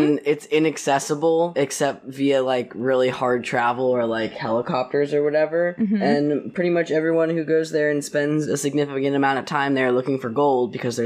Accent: Oregon, United States; Yeah, I'm from Oregon.

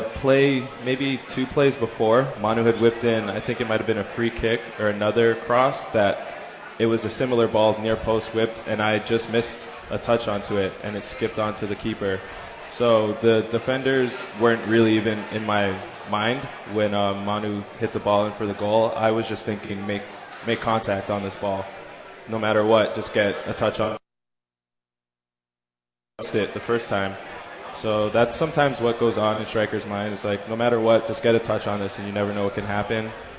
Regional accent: Canada; I'm born and raised in Canada.

